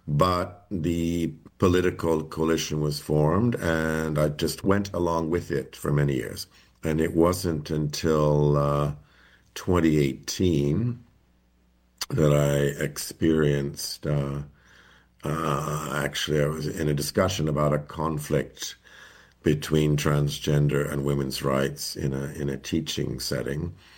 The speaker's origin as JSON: {"language": "English", "town": "Calgary", "region": "Alberta", "country": "Canada", "tie": "born or raised there", "also_born_or_lived": "Montreal / New York", "said": "Grew up in Calgary, studied law in Montreal, practiced law in New York"}